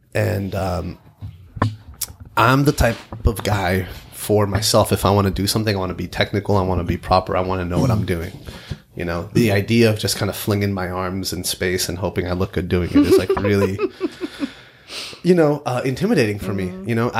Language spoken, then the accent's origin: English; San Diego, California, United States; I'm from San Diego.